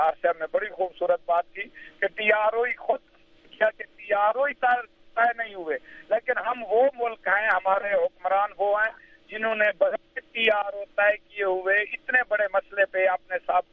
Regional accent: Pakistan; اور میں آپ کو کہ ہم پاکستانی ہیں, ہمیں پاکستان کے مفادات کا خیال رکھنا چاہیے

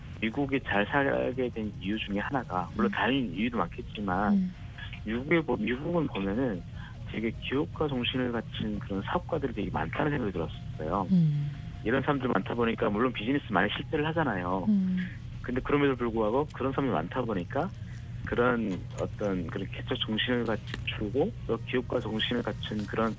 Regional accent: North Korea; moved away; 제가 그 북한 출신 북한 탈북자 청년으로서

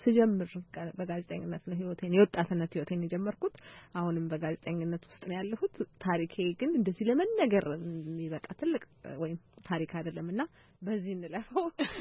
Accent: Dire Dawa, Ethiopia; ድሬዳዋ ነው ተወልጄ ያደኩት እዛ ድሬዳዋ ነው እንግዲህ መጀመሪያ ደረጃ ትምህርቴ ነው የተማርኩት ከዛ በኋላ አዲስ አበባ ስመጣና

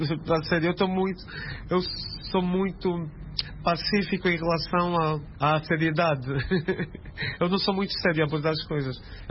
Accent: Luanda, Angola; Eu cresci quase toda a minha vida, tirando uns anos aos outros que me afastei, mas cresci sempre na Baixa de Luanda e cresci com essa freneticidade da cidade

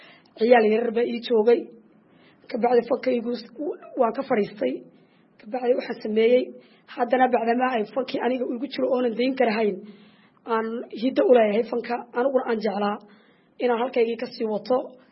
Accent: Hargeisa, Woqooyi Galbeed, Somalia; Waxaan ka bilaabay anigoo yar magaalada Hargeysa ayaa fankayga ka bilaabay.

